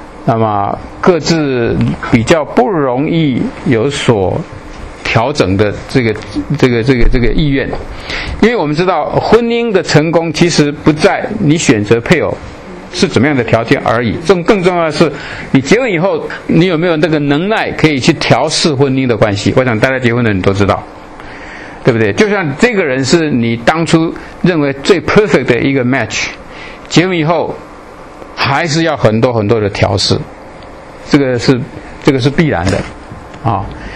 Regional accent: Taiwan; 如果我们从台湾来的话，你就知道台湾现在是2.17:1。1997年我们台湾是亚洲离婚率最高的。

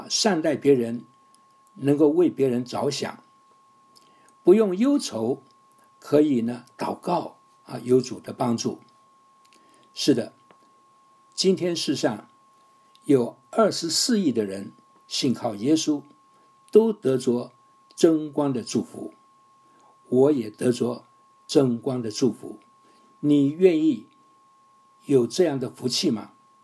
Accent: Taiwan; moved away as an adult; also born or lived in Fujian, China; now in United States; 我出生在福建，生长在台湾，来美国留学，结婚成家，在职场打拼，在教会牧会。一晃眼到美国已经50多年过去了

